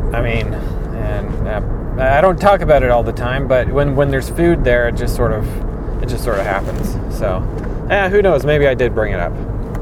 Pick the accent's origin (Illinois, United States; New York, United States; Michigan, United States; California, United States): Illinois, United States; Greenville; But I went to Greenville, and that's what I'll talk about next. Greenville is my hometown. That's the one I went to high school in.